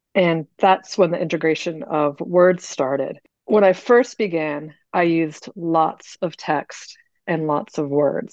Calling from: Richmond, Rhode Island, United States; I am in Richmond, Rhode Island.

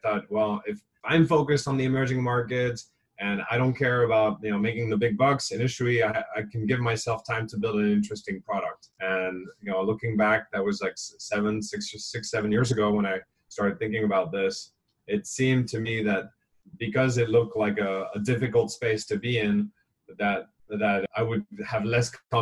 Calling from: Hong Kong; I'm calling you from Hong Kong, where things are pretty quiet. The bars are closed at 9 p.m., which is a very early time to shut things down by Hong Kong standards.

